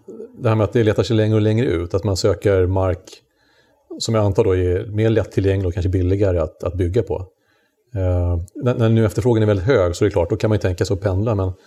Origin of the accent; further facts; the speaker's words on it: Södermanland, Sweden; Det är någonting man kan bli lite avundsjuk på som sörmlänning.